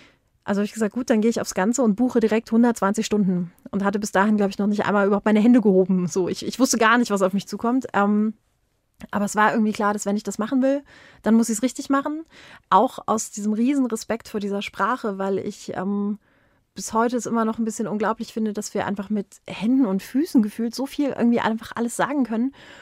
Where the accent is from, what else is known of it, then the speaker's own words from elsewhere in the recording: East Germany, Germany; Ich bin im Osten aufgewachsen und ich bin aufgewachsen mit vielen politischen Diskussionen und mit viel Zivilcourage